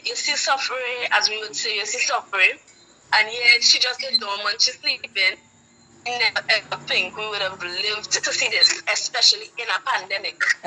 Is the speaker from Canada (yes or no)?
no; St. Vincent & Grenadines; also born or lived in Trinidad and Tobago; Being a born Trinidadian and also growing up in Vincent for a number of years, I am sure I can speak on behalf of a lot of Vincentians.